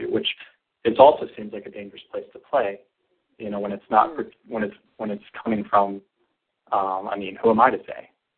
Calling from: North Carolina, United States; I usually am, but I'm home for the holidays. I'm calling from North Carolina

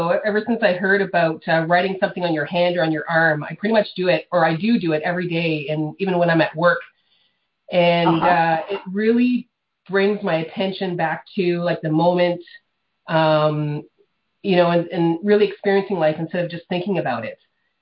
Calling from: Sault Ste. Marie, Ontario, Canada; I'm calling from Sault Ste. Marie, Ontario.

